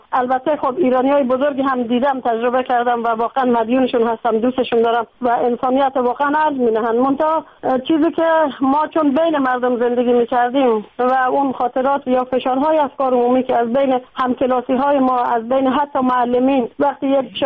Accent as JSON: {"language": "Persian", "country": "Afghanistan"}